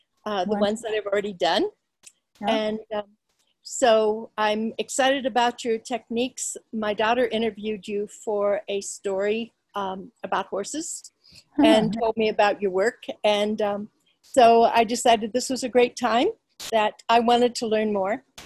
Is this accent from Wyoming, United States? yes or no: no; Berthoud, Colorado, United States; I am from Berthoud, Colorado, just Great. North of Denver.